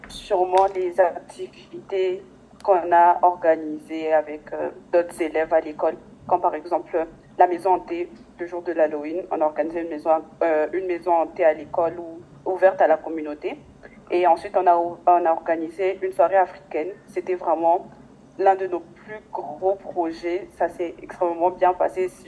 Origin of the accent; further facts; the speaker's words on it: DR Congo; moved away; Je viens de la République démocratique du Congo.